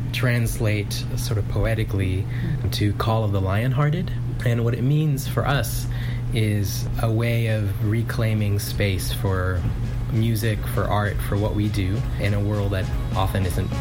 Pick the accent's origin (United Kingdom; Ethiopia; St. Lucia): Ethiopia; now in Washington, D.C., United States; But insofar as we are immigrants and we are Ethiopian American, you know, Washington is an incredibly important city for that.